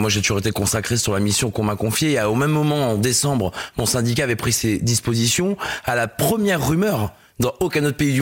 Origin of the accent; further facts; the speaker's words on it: Hauts-de-France, France; comme on dit chez moi dans le Nord, c'est pas des péteux.